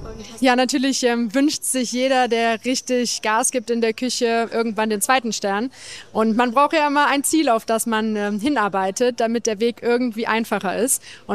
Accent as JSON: {"language": "German", "town": "Cologne", "region": "North Rhine-Westphalia", "country": "Germany", "said": "ich komme aus Köln. Ich wurde mit 27 das erste Mal als Sterneköchin ausgezeichnet"}